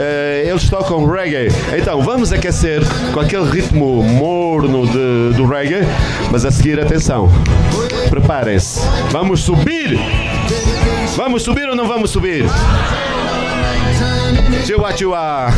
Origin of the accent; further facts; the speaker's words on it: Luanda, Angola; born there; E nasci em Luanda